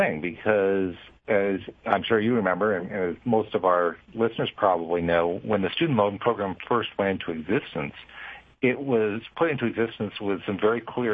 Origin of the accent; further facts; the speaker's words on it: Schenectady, New York, United States; I remember I grew up in Schenectady, New York. There's a small college there called Union College